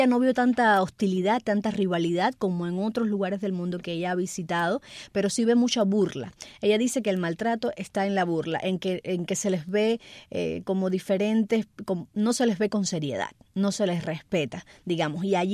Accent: Cuba; aún siendo cubano y viviendo dentro de la isla.

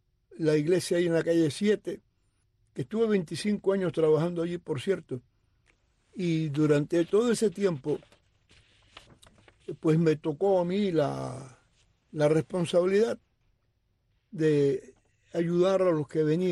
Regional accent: Cuba; Yo nunca he sido pescador, a pesar de que soy cubano.

